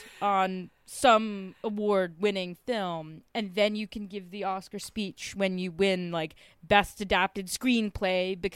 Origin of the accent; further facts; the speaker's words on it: United States; I mean, growing up in the States, you really get the sense